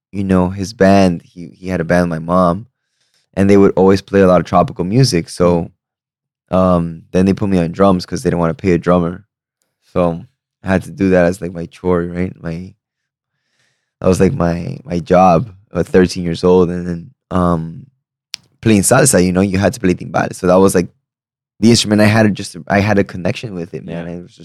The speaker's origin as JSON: {"language": "English", "town": "Miami", "region": "Florida", "country": "United States", "tie": "born or raised there", "also_born_or_lived": "Peru", "said": "I was born in Peru, but I was raised in Miami."}